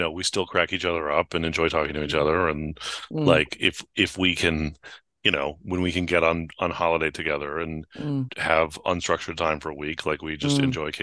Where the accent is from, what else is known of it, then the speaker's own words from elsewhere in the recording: San Francisco, California, United States; So like I grew up in San Francisco.